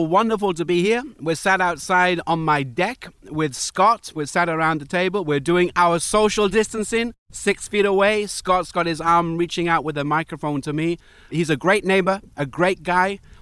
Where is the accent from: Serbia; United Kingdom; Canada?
United Kingdom; Wales; I was a cradle Catholic, had to go to church every Sunday with my family. I'm from Wales.